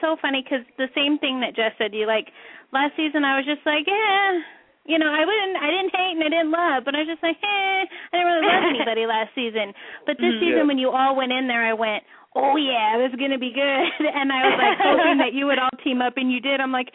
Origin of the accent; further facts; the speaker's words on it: Anaheim, California, United States; No, I'm from California. I live here where you guys do.